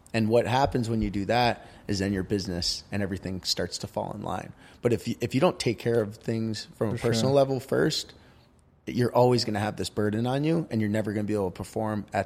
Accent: New Hampshire, United States; I was really fortunate where I grew up in New Hampshire. You know, like I said, there was literally a ski lift less than half a mile from my house.

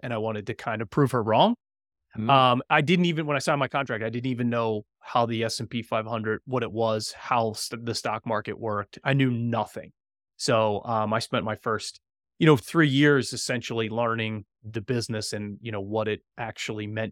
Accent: Delaware, United States; That's right. Very boring. I've never left. Grew up here. And most people, when they say hear I'm from Delaware, they always say, oh, I drove through there once.

